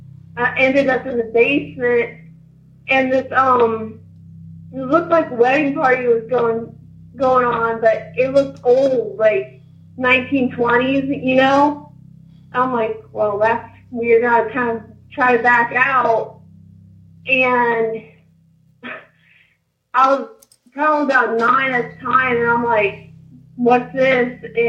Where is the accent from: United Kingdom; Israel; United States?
United States; Kansas; now in Illinois, United States; I'm calling from Illinois, but I was originally from Kansas.